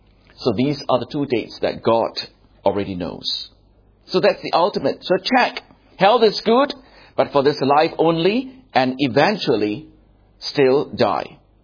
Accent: Johor Bahru, Johor, Malaysia; Some of you have been to Johor Bahru. Well, that's my hometown, Johor Bahru.

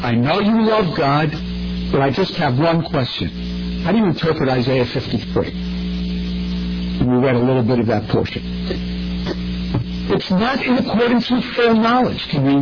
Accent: Brooklyn, New York, United States; and I'm from Brooklyn, so everything looks different, you know.

